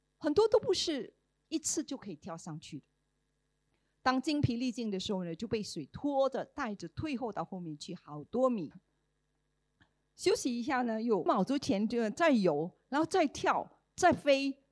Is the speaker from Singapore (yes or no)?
yes; Singapore; 我们新加坡人对三文鱼的认识就是桌上的佳肴。